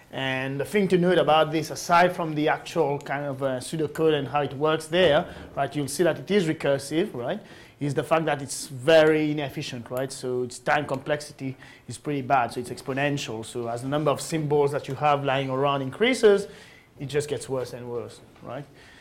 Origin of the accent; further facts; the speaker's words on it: Mauritius; English is a second language; Hey, Mauritius?